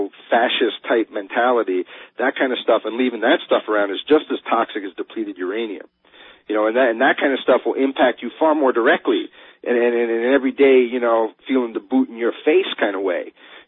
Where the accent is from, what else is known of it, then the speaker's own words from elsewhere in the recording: New England, United States; because I grew up in New England